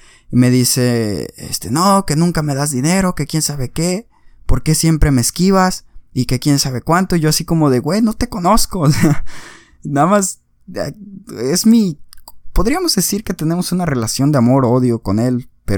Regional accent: Mexico; Yo voy a decir lo que pasó en México, porque soy mexicano

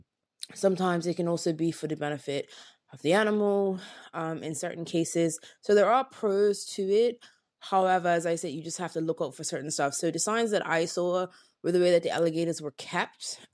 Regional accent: Bermuda; And I am from Bermuda. We don't have We don't have alligators in Bermuda.

